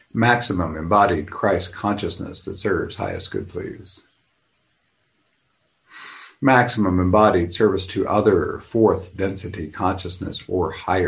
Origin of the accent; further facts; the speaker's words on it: Oklahoma, United States; Wonker jawed is a word I learned growing up in Oklahoma.